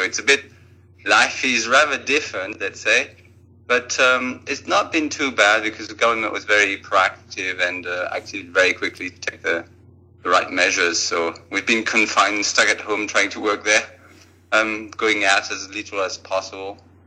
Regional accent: France; English is a second language; moved away as an adult; also born or lived in United States / United Kingdom / Japan / Australia; I'm from France originally, but I've lived and worked overseas for about 20 years. So the US, the UK for a little while, Japan for about 3 years, Australia for 10 years.

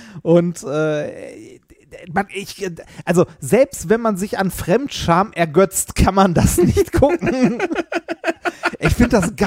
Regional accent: North Rhine-Westphalia, Germany; Ich bin auch im Ruhrgebiet groß geworden.

